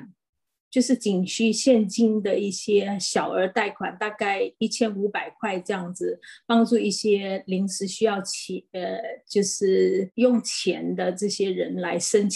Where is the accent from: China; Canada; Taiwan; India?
China; moved away as an adult; now in Sydney, Australia; 我来自中国，然后我是现在住在悉尼，我是2011年来澳洲定居的